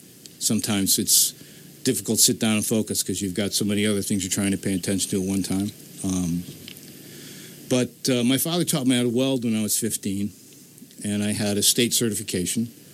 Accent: Schenectady, New York, United States; I grew up in South Schenectady

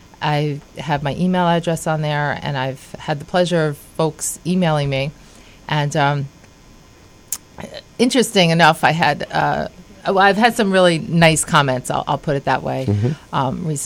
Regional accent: Loudonville, New York, United States; now in Saratoga Springs, United States; I mentioned I grew up in the Latham, Loudonville area, and while that's lovely, I wanted a place where I could really connect with the community

